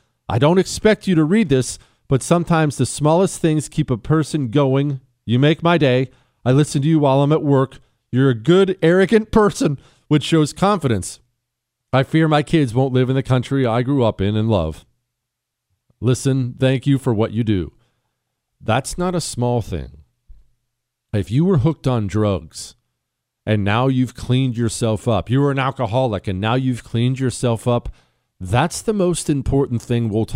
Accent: Michigan, United States; Jesse, last week a black guy in my home state of Michigan went into Burger King

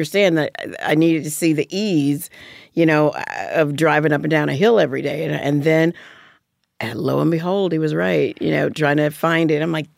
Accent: Alabama, United States; moved away; But growing up in Alabama, if I'm going to be honest, I felt more racism when I first moved here than I ever had in Alabama.

